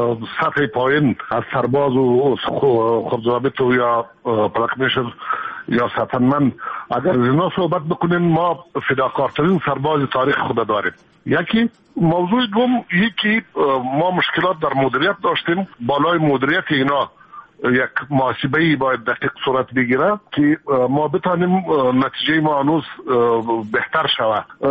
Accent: Afghanistan; همه ما افغان هستیم،

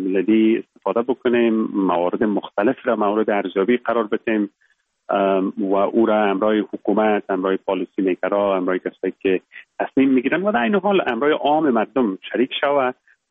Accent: Baghlan, Afghanistan; moved away as an adult; also born or lived in Kabul / England; ما در ولایت بغلان متولد شدیم، یک از ولسوالی‌هایش خوست و فرنگ نام داره.

